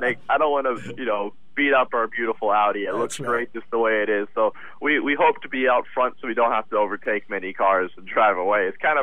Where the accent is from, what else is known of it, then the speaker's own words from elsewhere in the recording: United States; born there; I was born in the States, but I race under the South African flag.